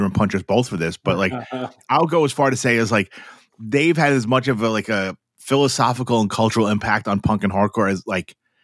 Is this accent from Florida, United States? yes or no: no; New York City, New York, United States; And mine as well, because like, I grew up in New York City.